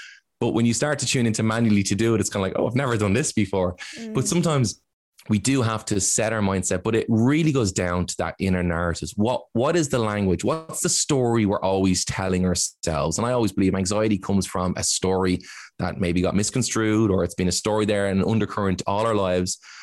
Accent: Ireland; Now, as Irish, we're all like, we're all very humble.

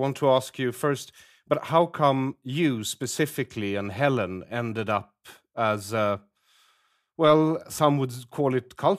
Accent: Sweden; I come from Sweden.

